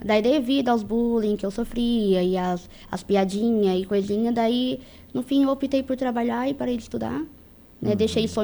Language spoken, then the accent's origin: Portuguese; Braço do Norte, Santa Catarina, Brazil; now in Urussanga, Brazil; Não, sou de Braço do Norte.